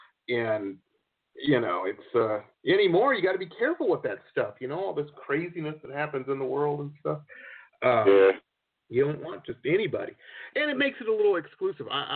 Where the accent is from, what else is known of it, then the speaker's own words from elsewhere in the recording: Detroit, Michigan, United States; Yeah, I grew up in Detroit, and you know, I have friends that still live there and stuff.